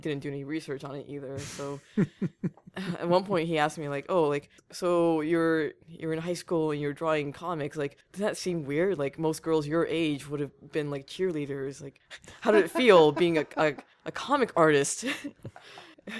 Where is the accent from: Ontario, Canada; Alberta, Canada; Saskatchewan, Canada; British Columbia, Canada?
British Columbia, Canada; Vancouver; I grew up in Vancouver, where we have a huge Asian population.